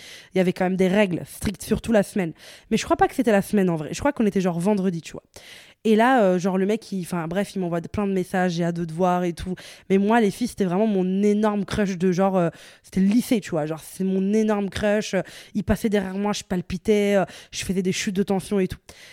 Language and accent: French; Italy; now in Brussels, Belgium; j'ai grandi en Italie et puis je suis venue à Bruxelles avec ma famille.